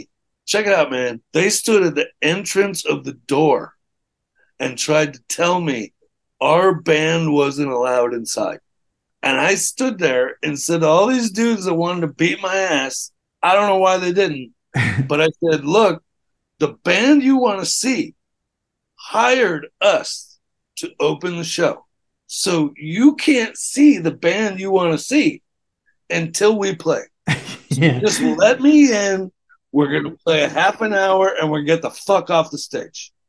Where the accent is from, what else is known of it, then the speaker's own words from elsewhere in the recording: Florida, United States; we said, well, we're from Florida.